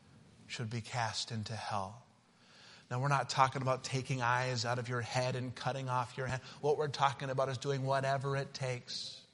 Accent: Utah, United States; I grew up in Utah, so I have to tell this story.

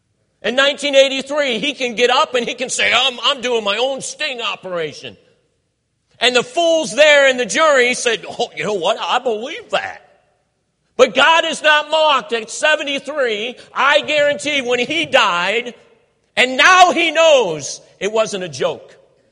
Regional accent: Youngstown, Ohio, United States; and I know I'm from Ohio. I hope that he is, well, Youngstown.

